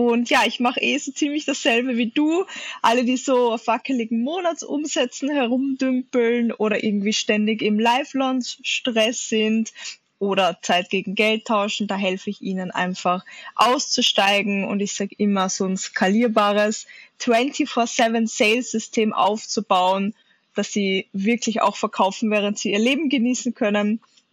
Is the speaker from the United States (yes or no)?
no; Austria; da hat sich bei uns in Österreich in der Politik wahnsinnig viel getan